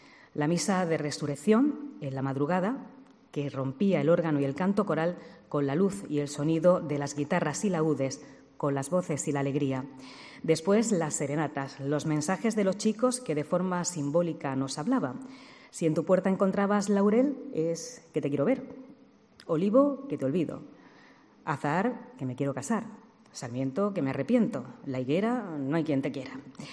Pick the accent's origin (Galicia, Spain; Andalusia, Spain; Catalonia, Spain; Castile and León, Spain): Andalusia, Spain; Dúrcal; Y es que en mi pueblo, en Durcal, la viví desde mi infancia